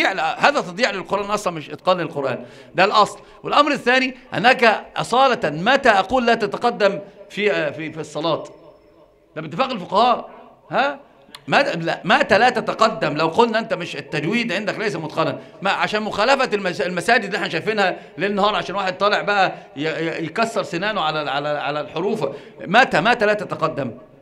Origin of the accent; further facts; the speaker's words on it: Egypt; يسمونها عندنا في مصر قردة